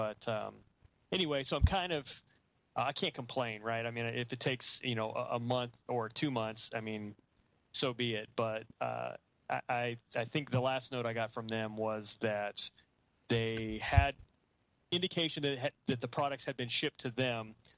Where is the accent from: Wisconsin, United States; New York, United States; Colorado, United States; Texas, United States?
Texas, United States; Houston; I grew up in Houston, so I'm used to that kind of year-round nice weather sort of a thing